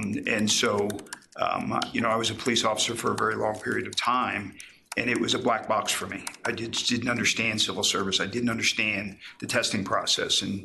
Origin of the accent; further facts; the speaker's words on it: Philadelphia, Pennsylvania, United States; I came from a big city. I came from Philadelphia, so I wanted to be a big city cop, right?